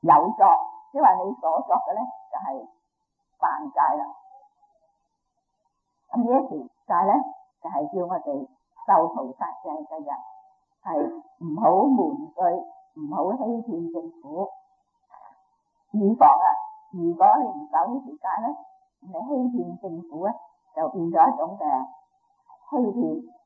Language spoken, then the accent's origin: Cantonese; China; 好似我哋係中國人，我哋有我哋嘅國家